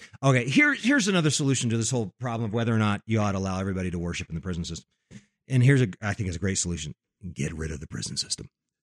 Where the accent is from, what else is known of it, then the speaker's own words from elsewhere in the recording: Denver, Colorado, United States; I'm a tourist. No. I came all the way from Denver, Colorado.